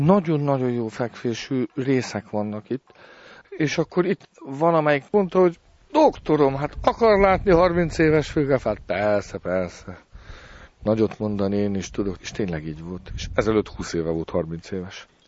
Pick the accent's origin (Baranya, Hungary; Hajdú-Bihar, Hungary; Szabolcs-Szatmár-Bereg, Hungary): Baranya, Hungary; Én 150 kilométerrel arrébb születtem, ott éltem Baranyában, Szendénesen.